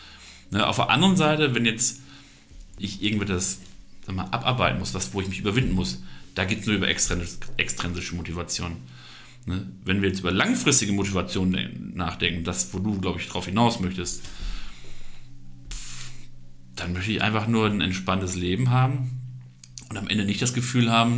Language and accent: German; Schüttorf, Lower Saxony, Germany; born there; fahr mal nach Schüttorf, da wo ich geboren bin